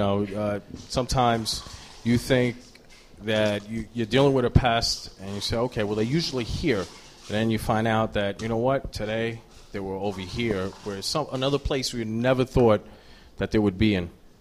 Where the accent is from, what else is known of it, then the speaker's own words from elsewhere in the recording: Brooklyn, New York, United States; I'm from Brooklyn, yeah.